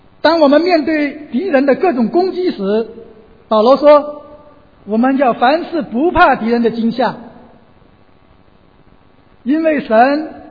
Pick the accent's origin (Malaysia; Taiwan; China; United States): China; 用我们中国人在大陆学的那个词并肩作战